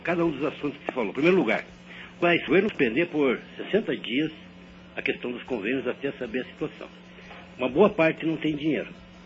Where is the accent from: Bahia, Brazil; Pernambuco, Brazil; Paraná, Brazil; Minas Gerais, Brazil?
Paraná, Brazil; União da Vitória; born there; a minha região, a minha cidade onde eu nasci, União da Vitória.